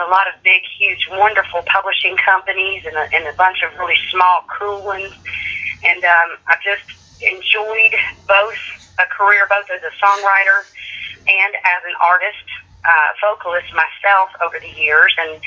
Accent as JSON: {"language": "English", "town": "Lexington", "region": "Kentucky", "country": "United States", "lives_now": "Nashville, United States", "said": "Well, I'm from Lexington, Kentucky."}